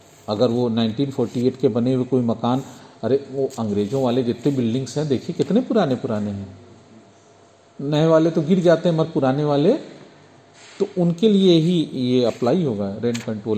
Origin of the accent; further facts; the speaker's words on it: Uttar Pradesh, India; अपने का मतलब उत्तर प्रदेश, क्योंकि हम लोग किस प्रदेश के निवासी हैं?